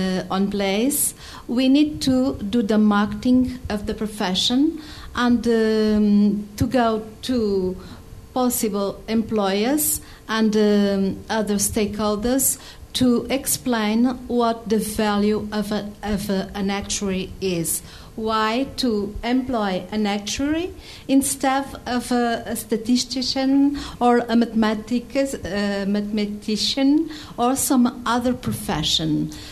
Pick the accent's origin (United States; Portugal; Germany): Portugal; I am from Portugal. Portugal is a small country in the European Union